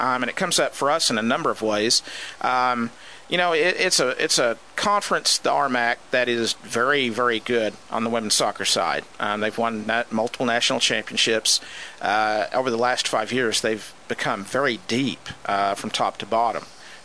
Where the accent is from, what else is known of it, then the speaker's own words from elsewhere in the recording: Dallas, Texas, United States; Texas is a big place for soccer. That's where I grew up. I'm from the Dallas area.